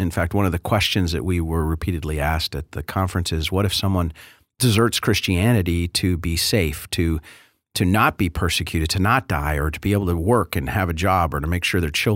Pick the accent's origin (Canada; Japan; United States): Canada; being Canadian and thinking like a Canadian